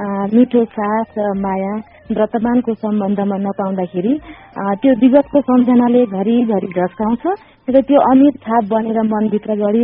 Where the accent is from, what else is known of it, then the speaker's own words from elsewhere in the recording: Arghakhanchi, Lumbini Province, Nepal; मेरो घर चाहिँ अर्घाखाँची हो